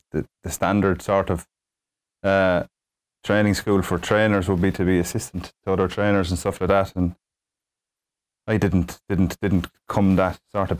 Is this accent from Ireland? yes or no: yes; Tralee, County Kerry, Ireland; Tralee was I'm from Tralee, and the race meeting there was a big thing growing up.